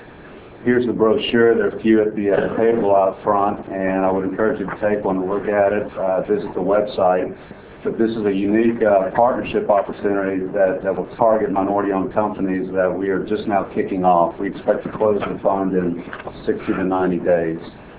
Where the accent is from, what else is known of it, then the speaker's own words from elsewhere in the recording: Baton Rouge, Louisiana, United States; I'm from Baton Rouge, Louisiana with a firm called Stonehenge Capital.